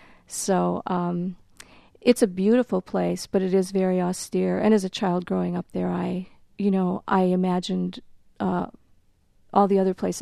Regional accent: North Dakota, United States; Well, the five-county area that I grew up in North Dakota is called the Sauerkraut Triangle

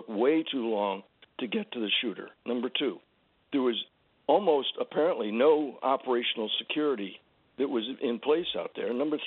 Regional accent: San Antonio, Texas, United States; born there

